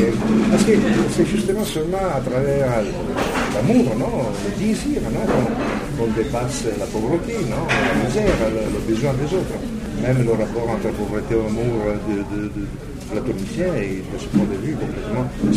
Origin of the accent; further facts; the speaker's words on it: Paris, Île-de-France, France; moi, je viens de Paris, non ?